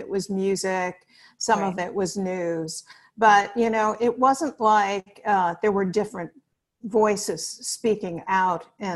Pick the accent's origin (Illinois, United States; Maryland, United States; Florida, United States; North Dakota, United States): Illinois, United States; Chicago; I grew up in Chicago, and she was at the University of Chicago.